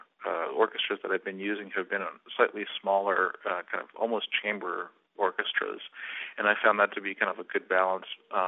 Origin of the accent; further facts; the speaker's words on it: Houston, Texas, United States; also born or lived in Dallas; You know, I actually was born in Dallas, and so it feels in a weird way like coming home. Although I grew up in Houston, I go back there from time to time, and I have a very special feeling about the place.